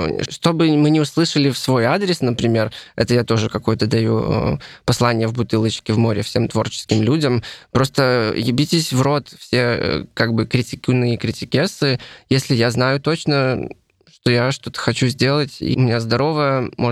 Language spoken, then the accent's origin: Russian; Belarus; я как белорус чувствую себя немножко еще кем-то.